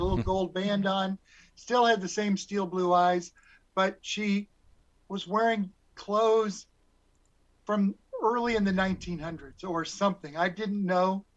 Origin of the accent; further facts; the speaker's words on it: Nebraska, United States; My father had gone to graduate school in Boston, and I was from Nebraska. And so we had traveled across the country.